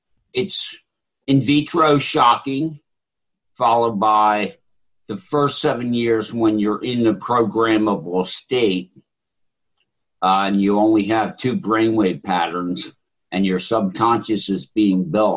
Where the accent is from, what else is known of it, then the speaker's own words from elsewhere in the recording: Philadelphia, Pennsylvania, United States; born there; also born or lived in Delaware County / Arden, Delaware; I was born in Philadelphia in 1956.